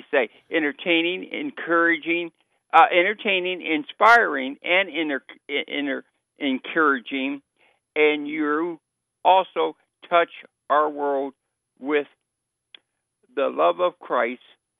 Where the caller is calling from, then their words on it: Canton Township, Michigan, United States; I'm from Canton Township.